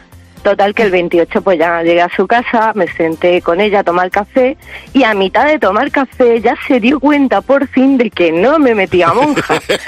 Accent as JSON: {"language": "Spanish", "town": "Granada", "region": "Andalusia", "country": "Spain", "said": "A los 3 meses me planté en Madrid, que yo soy de Granada, ¿no?"}